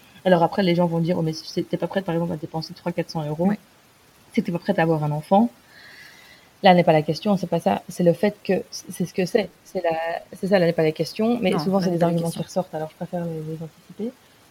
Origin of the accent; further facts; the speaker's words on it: France; en tant que Française